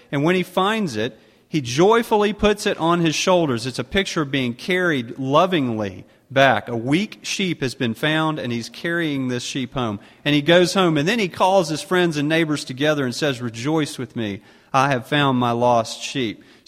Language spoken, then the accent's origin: English; Augusta, Georgia, United States; I grew up in Augusta, Georgia. I was an only child of two only children in a nominal Christian home.